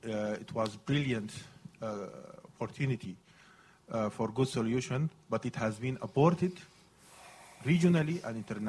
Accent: Sudan; I'm from Sudan, but I spent 10 years as a journalist in the region, including Somalia, Mogadishu, Hargeisa, and others.

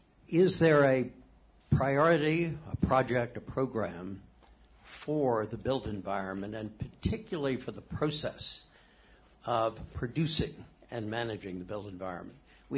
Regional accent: Baltimore, Maryland, United States; from Baltimore.

